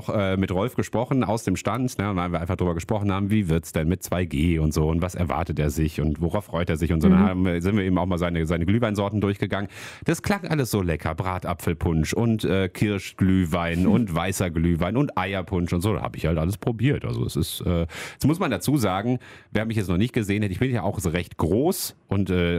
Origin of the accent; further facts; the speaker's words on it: Hattingen, North Rhine-Westphalia, Germany; Ich komme ursprünglich aus Hattingen, das ist ja gar nicht weit hier im Ruhrgebiet. Ne? hinter Spruckhövel.